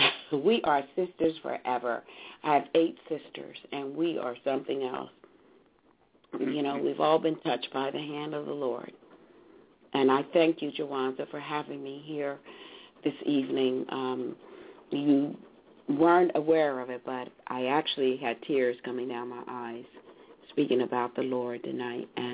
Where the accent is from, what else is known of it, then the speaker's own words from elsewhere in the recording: Trenton, New Jersey, United States; I had it down in Trenton, New Jersey, my hometown.